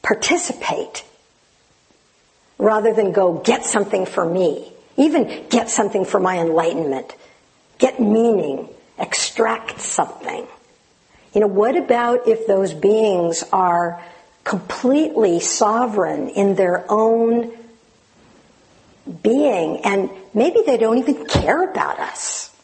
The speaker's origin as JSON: {"language": "English", "region": "California", "country": "United States", "tie": "born or raised there", "said": "I grew up in the Sierras and the Ventana, the Big Sur, much drier. And a little bit quieter."}